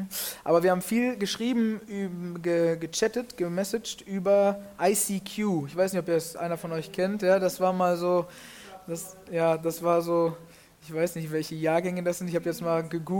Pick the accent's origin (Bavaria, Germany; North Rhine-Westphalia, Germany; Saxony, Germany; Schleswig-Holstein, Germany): North Rhine-Westphalia, Germany; Plettenberg; wir haben gewohnt in Plettenberg, da wo ich herkomme, wo ich quasi auch aufgewachsen, groß geworden bin, zur Schule gegangen bin.